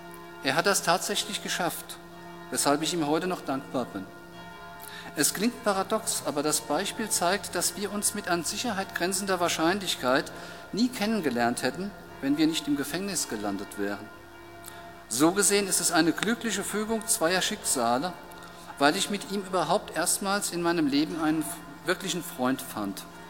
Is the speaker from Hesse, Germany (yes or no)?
yes; Hesse, Germany; Ich stamme aus dem Rhein-Main-Gebiet